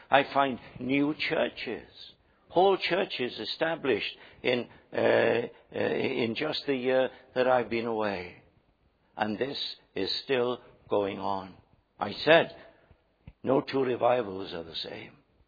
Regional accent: Wales, United Kingdom; first language cy; English is a second language; Whenever I come back from Lima, my heart goes out to my land of Wales. My first language is Welsh. I do most of my praying in Welsh.

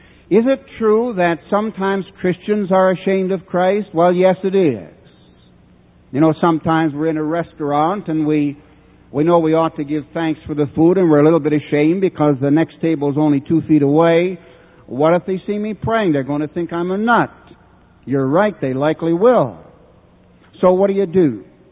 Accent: Canada; I'm a Canadian used to colder weather.

